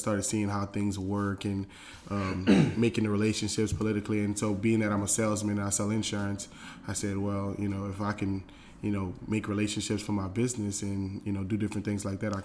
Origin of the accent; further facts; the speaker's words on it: Carencro, Louisiana, United States; also born or lived in Lafayette; Born and raised in Karen Crow, Louisiana. Moved to Lafayette when I started college.